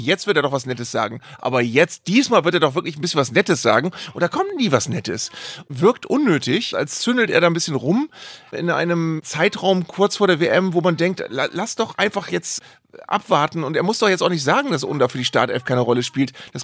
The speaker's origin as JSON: {"language": "German", "town": "Weyhe", "region": "Lower Saxony", "country": "Germany", "tie": "born or raised there", "said": "dass Dennis Undav ja in Weihe gespielt hat, meinem Heimatort, beim SC Weihe."}